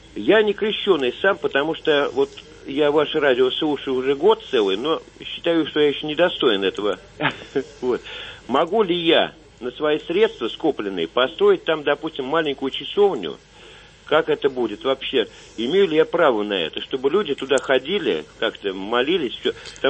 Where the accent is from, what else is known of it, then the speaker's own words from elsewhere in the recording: Moscow, Russia; мы сейчас живем в Москве уже давно, потому что я москвич.